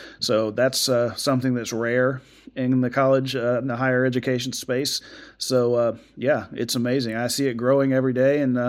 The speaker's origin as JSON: {"language": "English", "town": "Birmingham", "region": "Alabama", "country": "United States", "tie": "born or raised there", "said": "I grew up in Birmingham, so I'm a Birmingham boy through and through."}